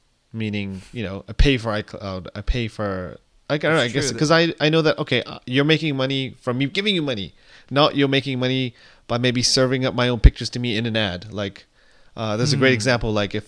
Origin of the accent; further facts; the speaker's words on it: California, United States; That's right, I recycle. I'm a Californian.